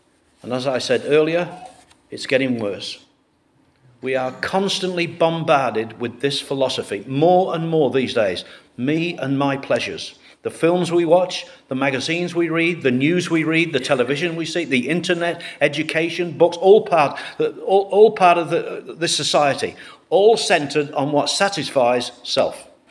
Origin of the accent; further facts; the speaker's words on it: United Kingdom; I am British, by the way, and very proud of it.